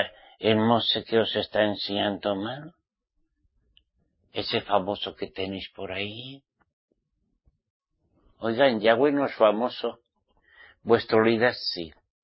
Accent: Spain; Porque soy español. Español. Nací en España. De mi papá y mi madre y mi mamá.

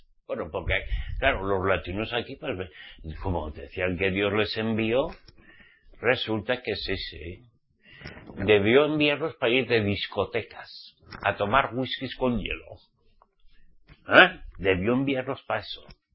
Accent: Spain; aparte de que yo soy español

